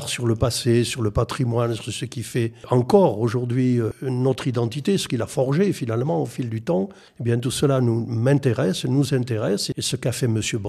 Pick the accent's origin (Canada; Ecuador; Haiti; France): France; Occitanie; born there; moved away; also born or lived in Gironde; En réalité, je suis Aveyronnais de naissance. Mais j'ai quitté l'Aveyron il y a fort longtemps